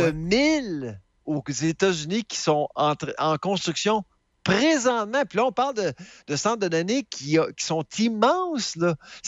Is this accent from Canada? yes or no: yes; Canada; parce que moi, je suis Canadien. Au Canada, on a un système public.